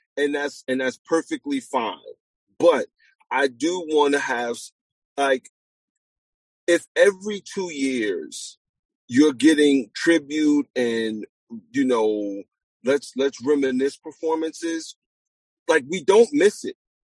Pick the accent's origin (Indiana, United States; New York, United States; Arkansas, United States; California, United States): New York, United States; New York City; I'm from New York, my nigga. I'm from Brooklyn.